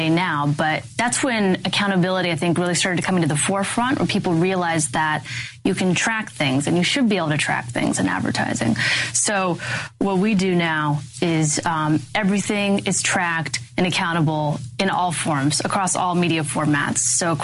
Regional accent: Midwest, United States; Working hard is in my bones. I grew up in the Midwest, similar to you.

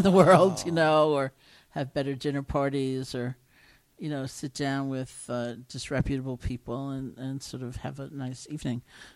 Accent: New York, United States; I'm a New Yorker. I couldn't bear to do that.

